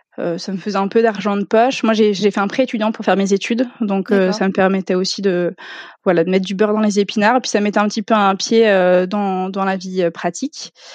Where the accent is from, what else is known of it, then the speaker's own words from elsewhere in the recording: Grand Est, France; moi je viens de l'Est, j'ai fait ma prépa à Reims parce que je voulais être au plus proche de chez moi.